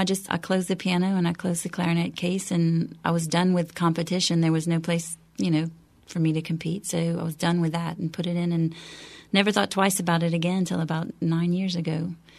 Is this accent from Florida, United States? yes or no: no; Louisiana, United States; even though I'm from Southwest Louisiana and this is part of our culture